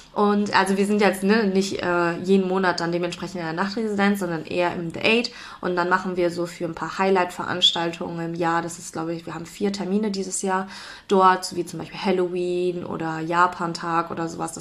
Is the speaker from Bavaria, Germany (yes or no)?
no; North Rhine-Westphalia, Germany; ich komme doch eigentlich aus NRW und da kenne ich auch so viele Leute